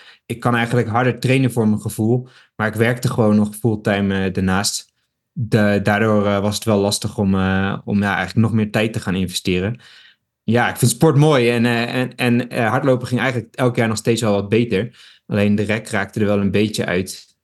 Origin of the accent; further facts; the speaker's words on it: Utrecht, Netherlands; Ik kom trouwens uit Utrecht. Daar heb ik de afgelopen 10 jaar gewoond en ook gesport.